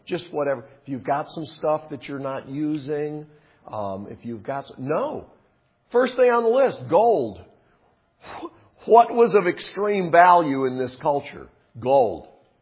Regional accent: North Carolina, United States; I told the story before about when I was about to preach for the first time at the church where I grew up in North Carolina.

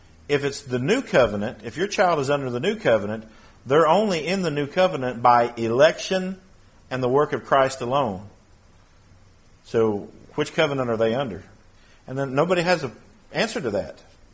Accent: Bristow, Oklahoma, United States; I have a good friend that I grew up with in Bristow

